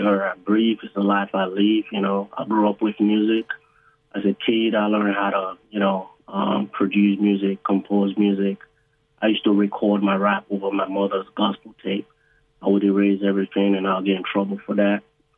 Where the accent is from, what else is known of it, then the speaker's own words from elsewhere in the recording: Nigeria; also born or lived in London / United States; now in Australia; So originally I'm from West Africa, Nigeria, where I've lived in London, lived in the US, I lived in Australia. I'm an Australian citizen now.